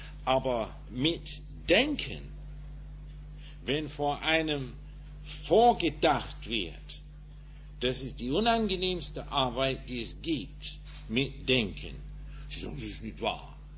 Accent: England, United Kingdom; German is a second language; ich bin Engländer.

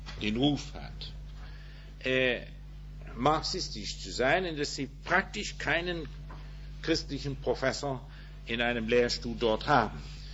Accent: England, United Kingdom; German is a second language; ich bin Engländer.

